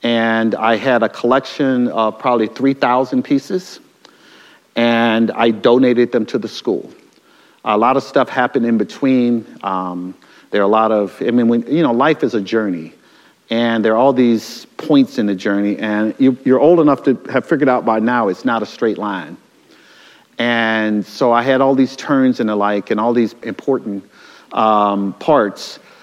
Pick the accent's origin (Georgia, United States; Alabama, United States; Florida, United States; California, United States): Alabama, United States; Mobile; also born or lived in Harlem, United States; So I grew up in Mobile, Alabama. I was born in Harlem. My father was actually something of a historical figure, but I got raised down south.